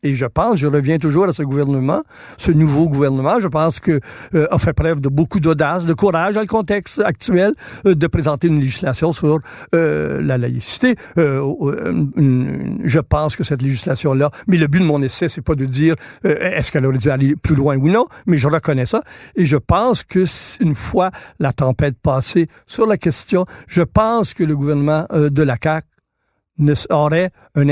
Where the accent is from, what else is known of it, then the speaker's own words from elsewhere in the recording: Mattawa, Ontario, Canada; moi je suis né à Mattawa, un petit village, et au collège on me taquinait, on m'accusait, on m'appelait métisse.